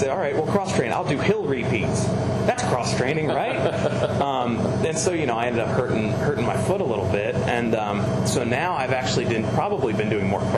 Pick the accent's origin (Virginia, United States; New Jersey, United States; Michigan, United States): Virginia, United States; And she never, because I'm actually from Northern Virginia.